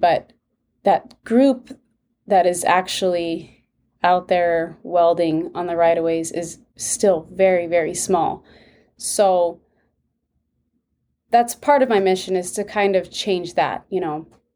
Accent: California, United States; So I grew up in California, and I joined the military and did that for a little bit.

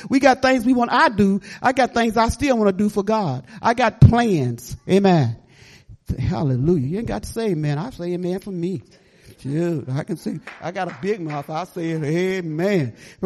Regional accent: Michigan, United States; born there; I know my mom lived in Detroit. I was born in Michigan, and she lived in Detroit

